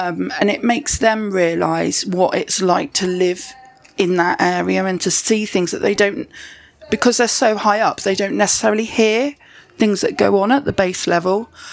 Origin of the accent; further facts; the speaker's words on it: Poole, South West England, United Kingdom; I'm from Poole in Dorset.